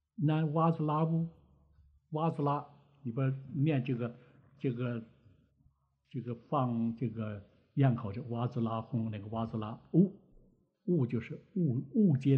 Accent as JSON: {"language": "Chinese", "country": "Taiwan", "said": "我们台湾话叫八度药"}